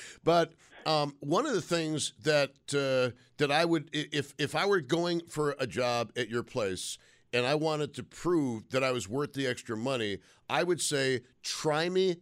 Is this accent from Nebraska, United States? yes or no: no; Olean, New York, United States; born there; was born in Olean, New York.